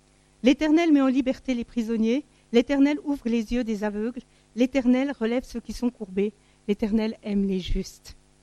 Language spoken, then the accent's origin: French; Tunisia; born there; je suis née en Tunisie. Je suis née en Tunisie dans des circonstances très difficiles.